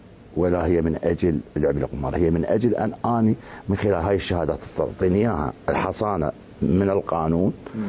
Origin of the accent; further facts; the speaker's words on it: Baghdad, Baghdad Governorate, Iraq; وهذه استخدمت عندنا في بغداد